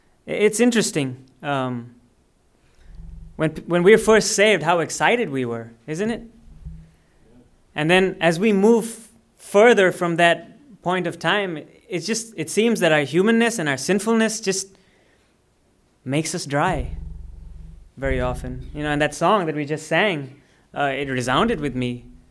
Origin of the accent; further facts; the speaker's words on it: India; also born or lived in Vallejo; I come from India by way of Vallejo